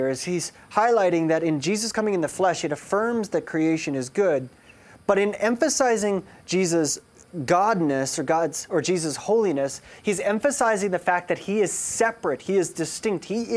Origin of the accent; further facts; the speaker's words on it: South Africa; my background growing up in South Africa